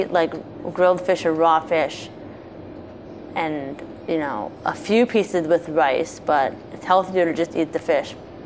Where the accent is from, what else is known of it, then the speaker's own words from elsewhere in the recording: United States; You know what? As an American culture, we tend to over... That's one of the reasons why we are bigger than other people, I think.